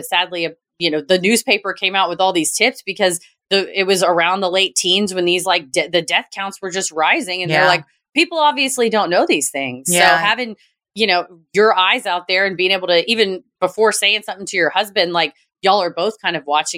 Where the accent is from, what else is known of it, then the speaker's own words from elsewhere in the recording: California, United States; My mom came to visit a couple times the first year I lived in Atlanta, and growing up in SoCal, lake life wasn't really something we got to experience often.